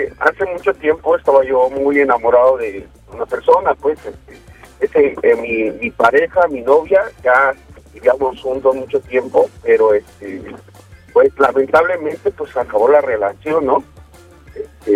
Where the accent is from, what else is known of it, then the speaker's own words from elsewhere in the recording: Chiapas, Mexico; De Chiapas.